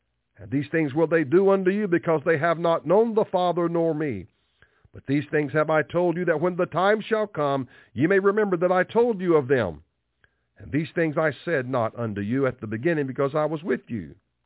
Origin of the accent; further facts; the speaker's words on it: West Virginia, United States; We come from two different parts of the country. She's from California. I'm from West Virginia. Our philosophy is different.